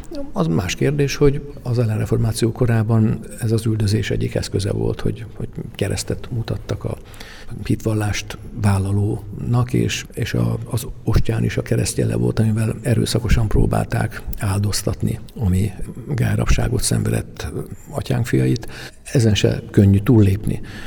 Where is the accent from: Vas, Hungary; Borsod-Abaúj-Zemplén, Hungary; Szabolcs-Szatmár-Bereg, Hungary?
Szabolcs-Szatmár-Bereg, Hungary; Tornyospálca; magam is olyan faluból származok, Tornyospácáról, ahol rómaiak, görögök, reformátusok egy-egy harmadnyi arányban jó békességben meg tudtak lenni